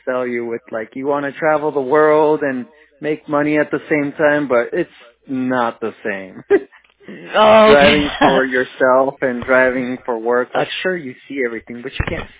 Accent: Sacramento, California, United States; I'm from Sacramento, born and raised.

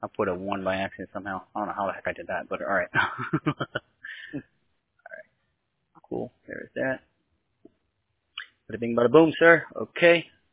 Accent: New York, United States; born there; also born or lived in California; now in Florida, United States; I was born in New York and it came out, but I was young with that during that time, so yeah.

